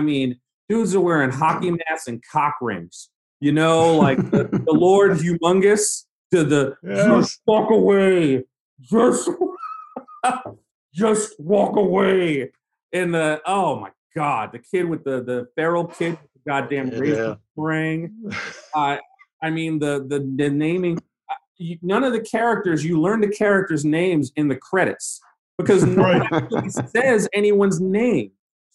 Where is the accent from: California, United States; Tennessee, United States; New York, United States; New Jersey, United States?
New York, United States; Brooklyn; also born or lived in North Carolina; When I was young, growing up in Brooklyn during summers, I would always get sent down to North Carolina for the summer when I was really young.